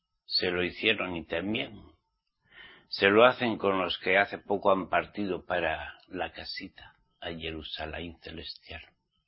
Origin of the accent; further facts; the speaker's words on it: Spain; born there; ¿Cómo soy español? ¿Ah? Al menos mi papá y mi mamá me trajeron así, en España.